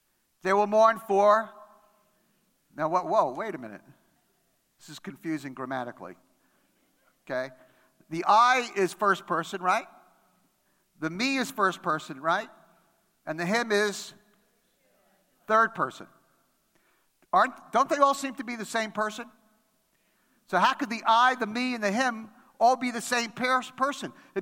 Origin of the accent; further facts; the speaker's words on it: New York, United States; English is a second language; Now, English is my second language. I grew up in New York.